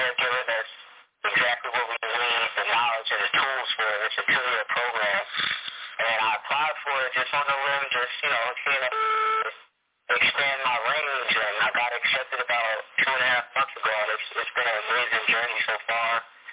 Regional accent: Orange, New Jersey, United States; I'm from Orange, New Jersey.

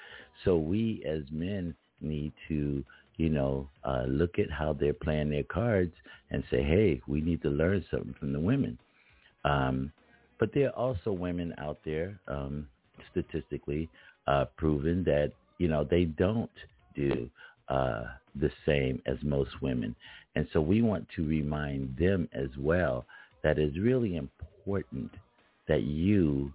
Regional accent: Philadelphia, Pennsylvania, United States; But before we do, since I'm from Philly, we're going to hear a little bit of … on Solar Records Radio.

